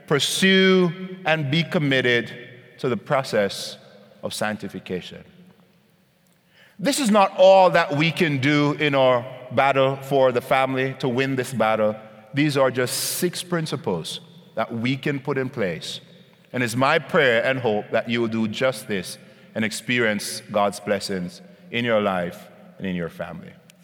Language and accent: English; Jamaica; Just my nature as a Jamaican.